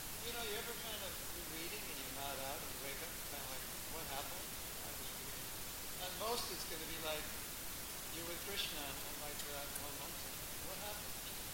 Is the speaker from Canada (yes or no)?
no; California, United States; So, and I'm from Southern California. That was the first time in my life I saw snow.